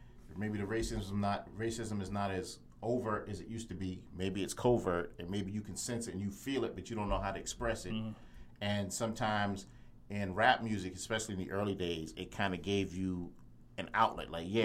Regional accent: Charleston, South Carolina, United States; I grew up outside of Charleston, South Carolina, so I was not in a major metropolitan area like you guys were.

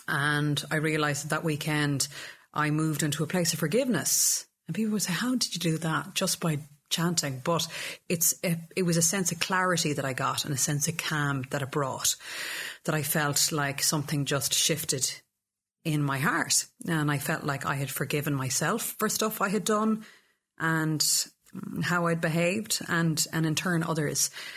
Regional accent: west of Ireland, Ireland; I'm from the west of Ireland, and that's a huge part of kind of my upbringing and singing songs

